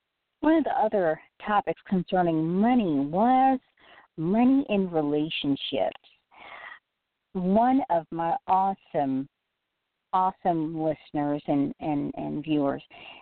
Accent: Memphis, Tennessee, United States; and the Cleopatra Memphis for my hometown, Memphis, Tennessee.

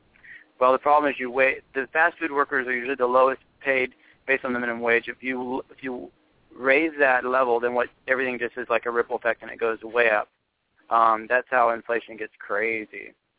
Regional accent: San Jose, California, United States; all the places where I grew up in San Jose Bay Area, Silicon Valley, it's all up there.

